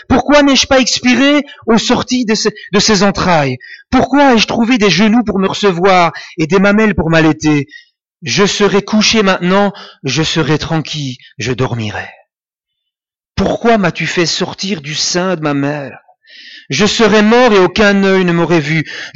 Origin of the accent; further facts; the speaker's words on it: Wallonia, Belgium; tous les jours en Wallonie, donc chez nous en Wallonie, deux personnes s'enlèvent la vie tous les jours.